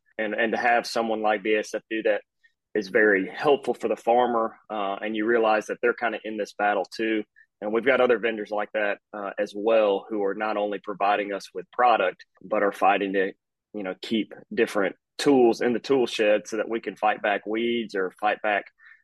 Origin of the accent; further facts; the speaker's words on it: East Coast, United States; I grew up on the East Coast, not in agriculture.